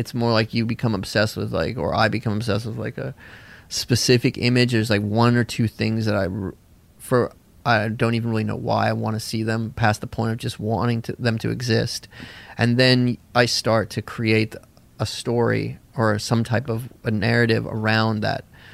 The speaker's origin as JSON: {"language": "English", "region": "the South", "country": "United States", "tie": "born or raised there", "said": "I also remembered it from growing up in the South, spring break was had been this big thing"}